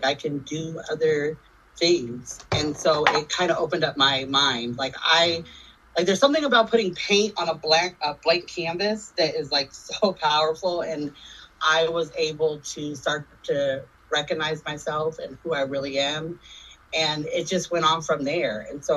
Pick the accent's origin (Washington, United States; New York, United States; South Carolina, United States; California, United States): Washington, United States; Seattle; Okay. I grew up in Seattle. I'm from Seattle. I got into the game at a very young age, into the life at a very young age, probably about 12 years old.